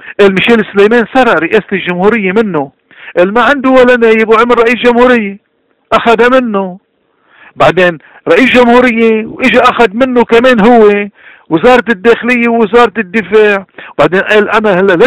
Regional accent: Lebanon; اليوم نحن ما قدرنا ننتقم من القذافي ولا حاولنا كلبنانيين

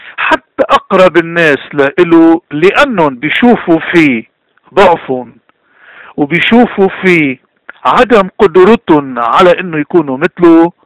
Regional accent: Lebanon; نحن كلبنانيين عم نعاني من وقت ما أخذنا الاستقلال بالأربعينات

